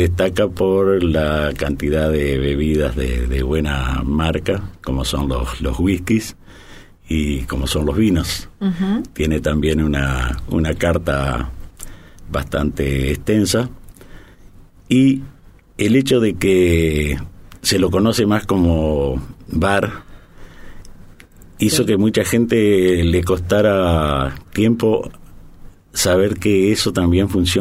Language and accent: Spanish; Argentina; como argentinos que somos